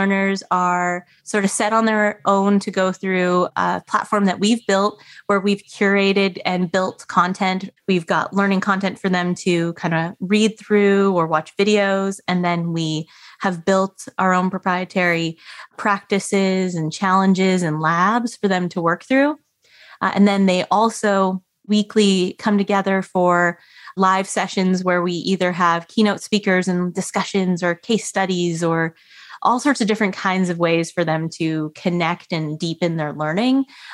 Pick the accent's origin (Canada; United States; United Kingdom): Canada; born or raised there